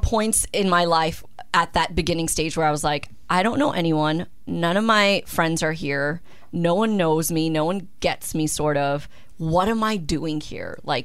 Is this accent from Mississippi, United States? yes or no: no; New York City, New York, United States; I relate it back to growing up in New York City. Man, we grow up with so many different cultures and languages and stuff.